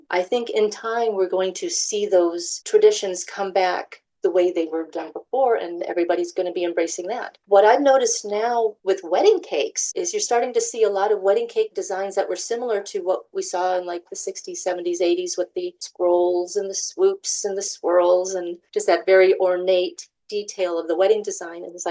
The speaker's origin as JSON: {"language": "English", "region": "Ohio", "country": "United States", "tie": "born or raised there", "said": "I grew up in Northern Ohio, and at weddings, seeing the dollar dance was more of a common thing. But life brought me to Southwest Ohio"}